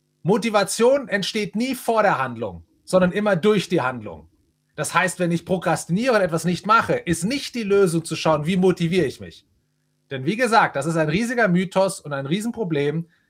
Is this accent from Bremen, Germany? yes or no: no; Ochsenfurt, Bavaria, Germany; Wo ich herkomme. Ochsenfurt